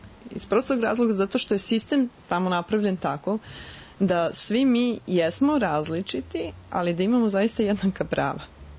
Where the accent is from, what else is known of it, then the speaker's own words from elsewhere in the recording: Serbia; Od uvek sam bila ponosna na svoje poreklo. Znači … dolazim iz Srbije, ja sam Srpkinja i moja vera je pravoslavna.